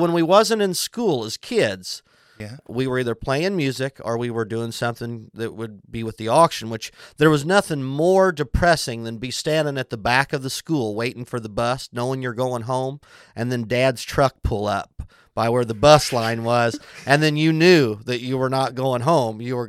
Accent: Fosterburg, Illinois, United States; I grew up Fosterburg area, between Alton and Fosterburg, off of Vonneman Road, Harris Lane, right there, not too far outside of Alton.

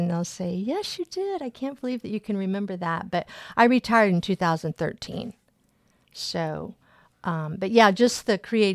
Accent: Jerseyville, Illinois, United States; I was born and raised here in Jerseyville.

